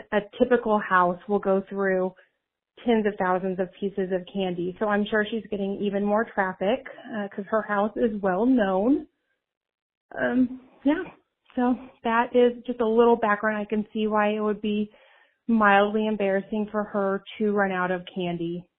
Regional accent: Wichita, Kansas, United States; She is almost full-time living in Wichita, my hometown.

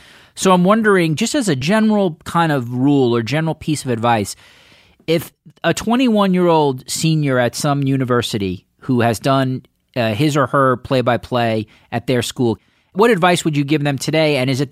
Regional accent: New York, United States; I've enjoyed, as a New Yorker, your work for many, many years.

